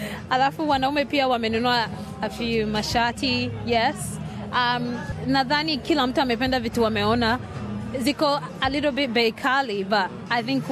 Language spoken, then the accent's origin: Swahili; Adelaide, South Australia, Australia; natoka Adelaide, South Australia.